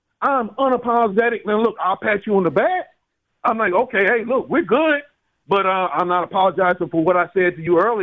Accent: Philadelphia, Pennsylvania, United States; No, I'm from Southwest Philly, man.

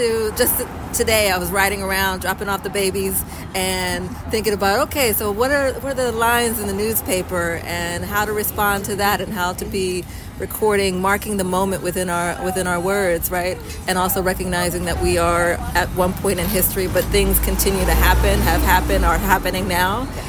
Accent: Philadelphia, Pennsylvania, United States; But Philly has always been, you know, it is home, right? I grew up in Southwest.

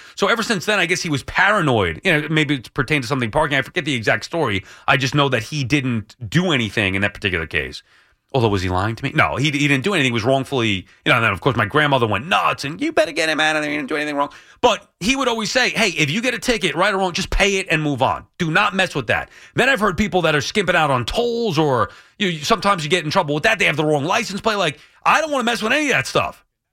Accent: New York, United States; like growing up on Long Island, I could park wherever I want.

